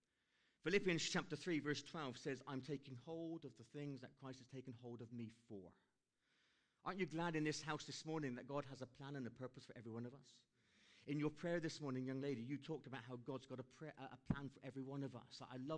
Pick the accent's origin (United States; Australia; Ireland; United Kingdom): United Kingdom; South West England; I'm Cornish. All right? So when you've got the combination of someone who has dyslexia, but they're also Cornish